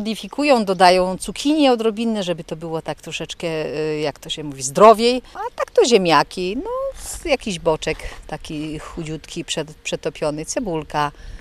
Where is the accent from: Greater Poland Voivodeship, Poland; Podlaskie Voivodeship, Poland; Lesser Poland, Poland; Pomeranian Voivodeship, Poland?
Podlaskie Voivodeship, Poland; Nowogród; Ja z Nowogrodu akurat.